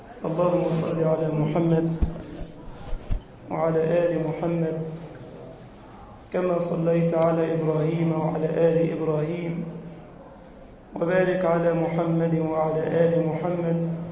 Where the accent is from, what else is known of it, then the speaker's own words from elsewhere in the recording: Egypt; اللهم اجعل بلدنا مصر بلد الأمن والأمان